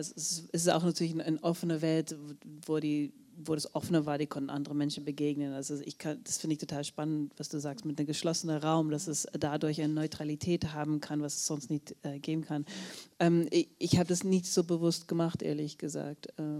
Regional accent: Netherlands; Also ich komme aus den Niederlanden, das war ein unerwartetes.

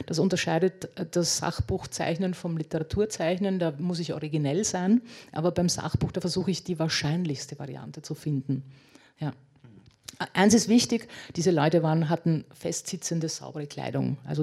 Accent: Czechia; Der sollte aus Tschechien stammen, aus einer Klippe in der Nähe meiner Heimat.

